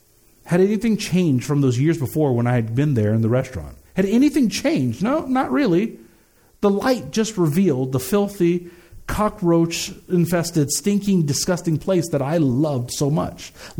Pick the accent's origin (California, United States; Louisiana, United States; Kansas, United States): Kansas, United States; Lansing; I grew up outside of Kansas City, a place called Lansing, Kansas, and there's some rural areas back there